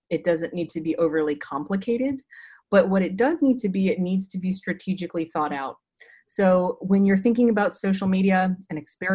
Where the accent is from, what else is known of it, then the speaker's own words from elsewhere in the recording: California, United States; Well, you know, I'm from Orange County and go Orange County